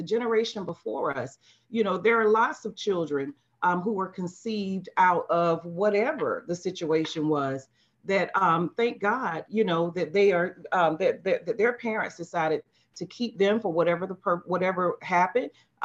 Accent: United States; That was the generation that I grew up in the United States.

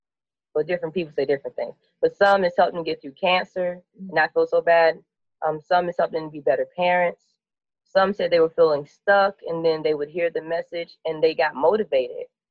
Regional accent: the South, United States; Because, you know, we're from the South. We say thank you and yes, sir, and no, sir, and you're welcome all the time.

